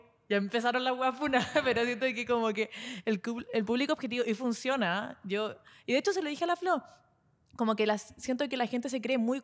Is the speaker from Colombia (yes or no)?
no; Puerto Montt, Los Lagos, Chile; now in Santiago, Chile; porque yo soy de Puerto Montt. Entre Puerto Montt y Puerto Varas.